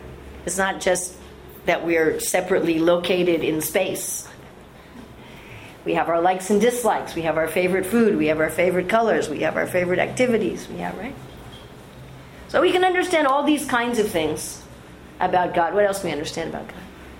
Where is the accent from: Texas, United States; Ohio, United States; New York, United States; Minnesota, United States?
New York, United States; accent: American; And I'm, as you can hear from my accent, an American. And not only an American, I'm from New York.